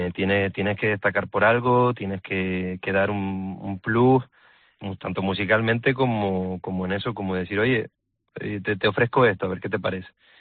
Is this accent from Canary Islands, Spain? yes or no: yes; Canary Islands, Spain; soy canario, pero tengo esta parte inglesa